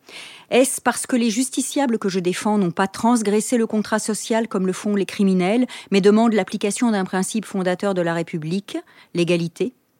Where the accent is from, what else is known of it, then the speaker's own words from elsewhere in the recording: Paris, Île-de-France, France; J'ai grandi à Paris.